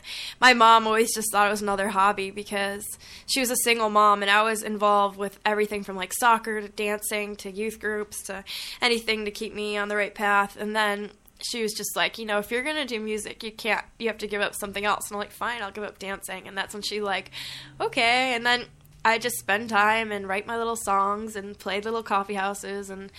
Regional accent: Buffalo, New York, United States; And so I grew up in Buffalo and I lived down the street from this music shop

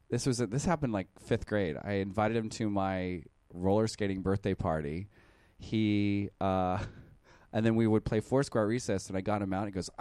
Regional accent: Anaheim, California, United States; I came from Anaheim, which kind of could be a fat city

